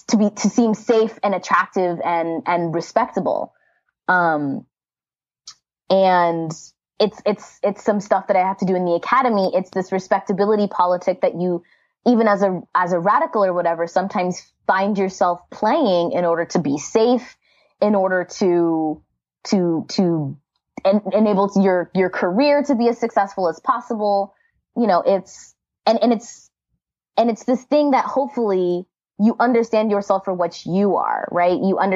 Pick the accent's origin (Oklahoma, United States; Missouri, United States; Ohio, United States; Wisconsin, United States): Missouri, United States; My experience with this kind of double consciousness, I grew up in Missouri, and I was trying to understand what it meant. My parents are from Zimbabwe, what it meant to be like Zimbabwean and to be African